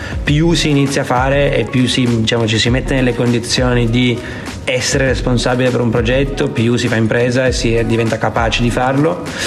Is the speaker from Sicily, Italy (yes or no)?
no; Turin, Piedmont, Italy; a noi è venuto anche bene perché siamo cresciuti, nati e cresciuti a Torino